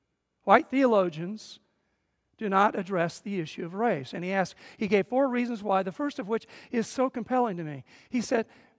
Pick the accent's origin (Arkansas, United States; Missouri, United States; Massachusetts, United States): Missouri, United States; St. Joseph; You see, I grew up in St. Joseph, Missouri, just across the state from Ferguson, Missouri